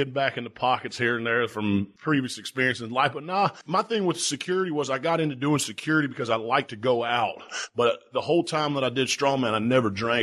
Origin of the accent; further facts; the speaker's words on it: Sherrills Ford, North Carolina, United States; born there; now in Orlando, United States; I was born in Sherrills Ford, North Carolina, a little town maybe 45 minutes outside of Charlotte. Right now I live in Orlando